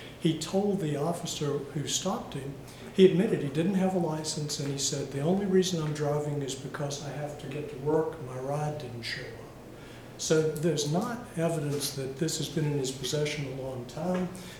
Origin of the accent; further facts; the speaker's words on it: Rustburg, Virginia, United States; I'm a lawyer from Rustburg, Virginia.